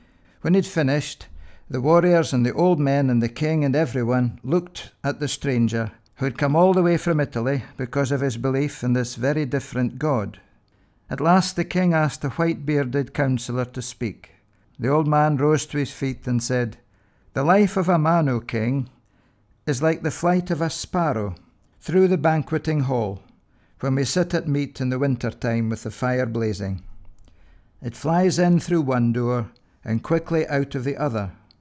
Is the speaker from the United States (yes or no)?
no; Inverallochy, Scotland, United Kingdom; I had a very memorable, moving experience at my home village in Aberdeenshire, in Verallachie.